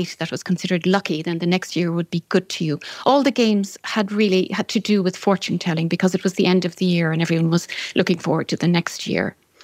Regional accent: Ireland; it celebrated a little bit differently for me growing up in Ireland.

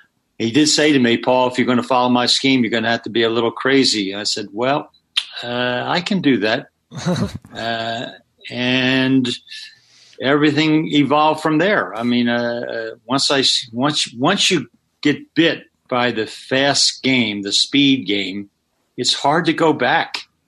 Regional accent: Philadelphia, Pennsylvania, United States; I was born and raised in Philly. I went to high school there.

